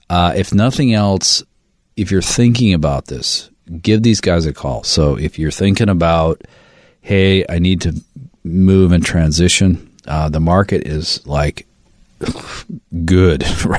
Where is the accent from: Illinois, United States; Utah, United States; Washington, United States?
Washington, United States; Olympia; I'm from Olympia, and we used to build waterfront homes down there.